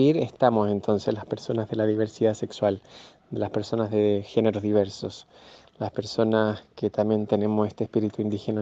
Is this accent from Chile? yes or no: yes; Chile; moved away; yo hace 4 años que salí de Gulumapu, de Chile.